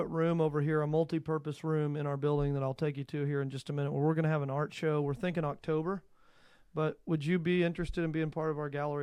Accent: Burleson, Texas, United States; I grew up in Burleson, and you know, I've seen your stuff.

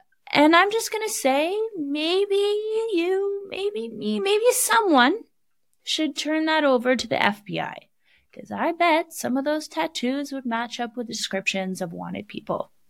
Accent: Alaska, United States; When I was growing up in Alaska, we referred to these small towns as bush towns

